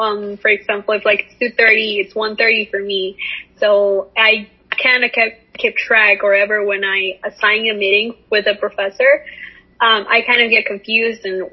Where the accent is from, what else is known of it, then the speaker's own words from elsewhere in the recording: Tegucigalpa, Francisco Morazán, Honduras; I'm originally from Tegucigalpa, Honduras.